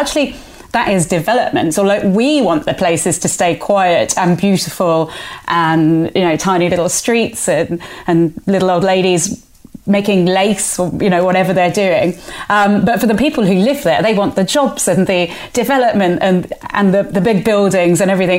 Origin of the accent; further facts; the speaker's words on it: Andalusia, Spain; I grew up on the Costa del Sol, and Torremolinos was apparently a beautiful place back in the...